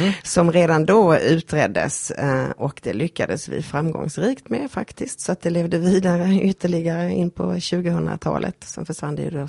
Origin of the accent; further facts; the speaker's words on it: Malmö, Skåne, Sweden; Jag är född och uppväxt i Malmö på 50-talet. Gick i skolan där då och bestämde mig så småningom för att plugga och juridik blev det i Lund.